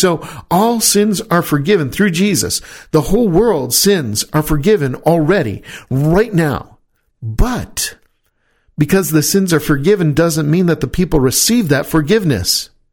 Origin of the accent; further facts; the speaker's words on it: United States; Now, make no mistake, I'm an American. I love this country.